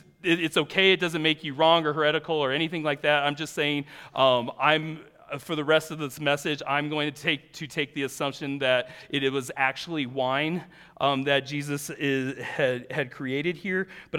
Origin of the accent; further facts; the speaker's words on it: Colorado, United States; even though I grew up in Colorado